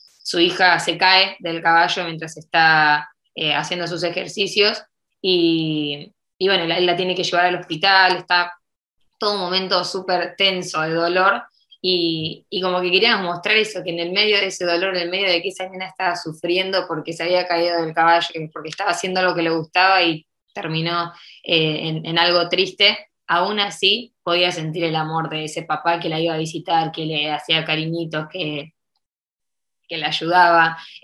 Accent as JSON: {"language": "Spanish", "town": "San Nicolás", "region": "Buenos Aires Province", "country": "Argentina", "tie": "born there", "said": "el video lo grabamos en la ciudad en la que nacimos, en San Nicolás, y tiene distintas locaciones."}